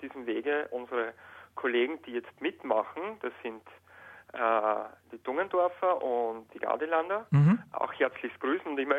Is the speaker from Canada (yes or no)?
no; Austria; Und ich komme aus Österreich.